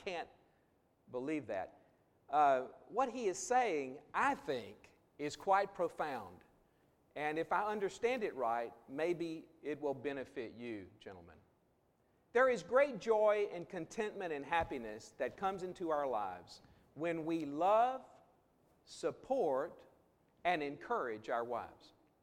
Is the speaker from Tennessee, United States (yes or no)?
no; Texas, United States; I grew up in Southeast Texas, and I've been on a mini and turnip truck, and I fell off a few, but it wasn't yesterday.